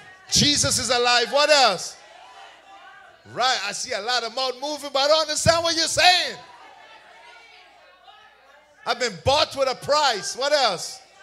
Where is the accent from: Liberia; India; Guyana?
Guyana; like when we were growing up in Guyana, there was no blender.